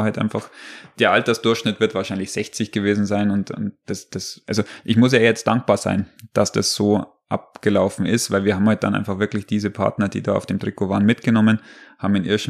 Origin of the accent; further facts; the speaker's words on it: Bavaria, Germany; als Quereinsteiger und als Oberbayer